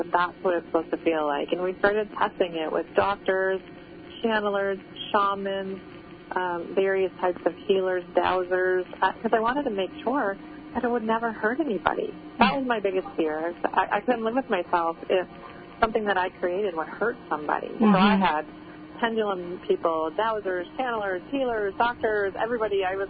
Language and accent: English; Detroit, Michigan, United States; I grew up in Detroit. Women don't invent things.